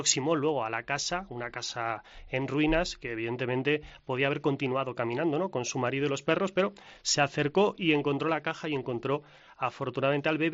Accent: Toledo, Castilla-La Mancha, Spain; born there; now in Torrijos, Spain; Yo soy nacido en Toledo, vivo en Torrijos

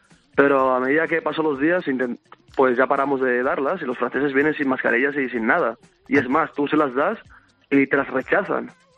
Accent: Seville, Andalusia, Spain; also born or lived in Morocco; Yo soy marroquí, pero me crié en Sevilla. A los 2 meses estaba yo ya en España.

